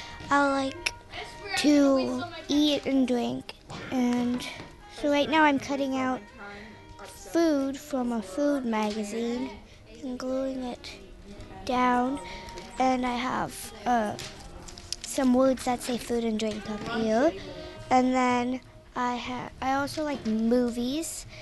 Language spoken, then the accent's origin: English; Iowa City, Iowa, United States; I'm from Iowa City.